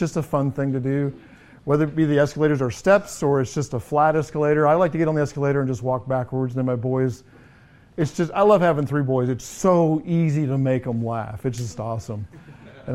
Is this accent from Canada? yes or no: no; England, United Kingdom; I grew up in England, so we watched a lot of tennis.